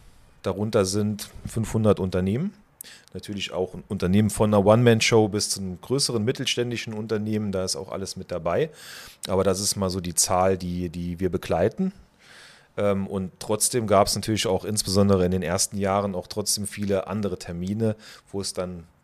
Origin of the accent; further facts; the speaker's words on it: Rhineland-Palatinate, Germany; ich komme aus der Eifel, aus der Nähe von Bitburg, vom kleinen Dorf